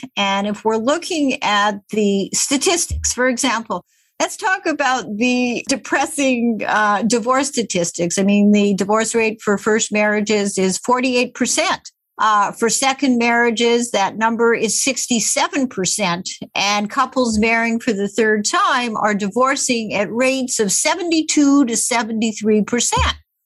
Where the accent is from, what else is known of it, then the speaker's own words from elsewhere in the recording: Winnipeg, Manitoba, Canada; when I was a little girl growing up in Winnipeg